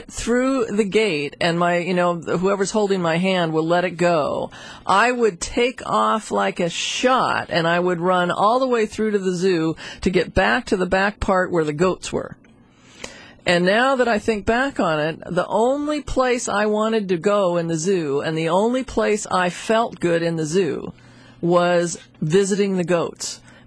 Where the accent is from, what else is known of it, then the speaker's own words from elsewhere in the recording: Seattle, Washington, United States; I was thinking about my experience as a child because I grew up in Seattle.